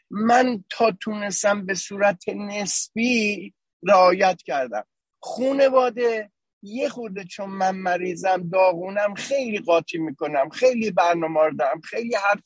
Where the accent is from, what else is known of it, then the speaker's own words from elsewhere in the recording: Tehran, Tehran Province, Iran; now in Los Angeles, United States; حدود 13-14 سال دارم زندگی میکنم، من تو دولاب تهران بزرگ شدم، بعدش اومدم.